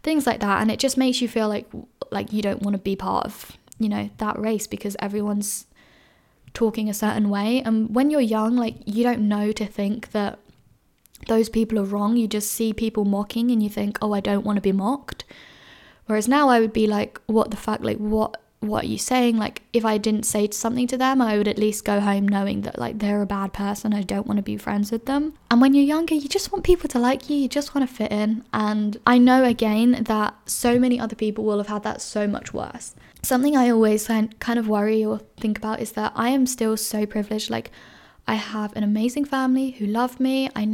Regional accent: London, United Kingdom; what I had experienced like growing up in London and my life in London.

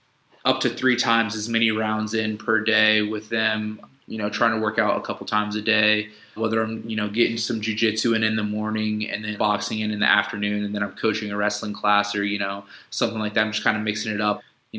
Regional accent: Columbus, Ohio, United States; now in Houston, United States; So I'm actually in Houston, Texas right now. I'm from Columbus, Ohio.

